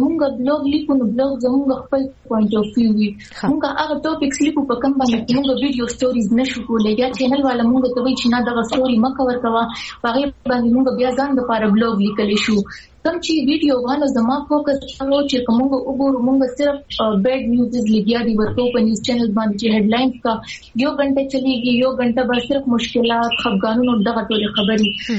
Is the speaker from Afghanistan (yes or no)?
no; Mardan, Khyber Pakhtunkhwa, Pakistan; او زه مردان سره تعلق لرم او ما خپل سبق جرنالیزم چې کوم دی هغه عبدالولی خان یونیورسيټي مردان